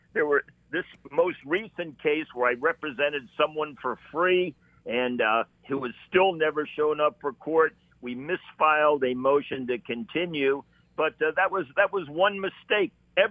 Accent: Maryland, United States; I was born in Montgomery County. I've lived here all my life.

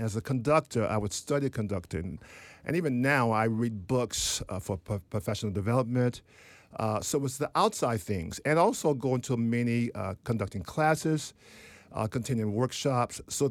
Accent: Shreveport, Louisiana, United States; Well, I was raised, of course, in Shreveport, Louisiana. My parents were older, but quite strict. We were very church-going people.

